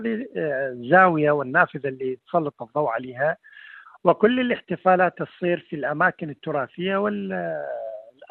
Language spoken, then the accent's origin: Arabic; Nasiriyah, Dhi Qar, Iraq; أيضا عندنا في الناصرية في ذي قار عندنا أور، زقورة أور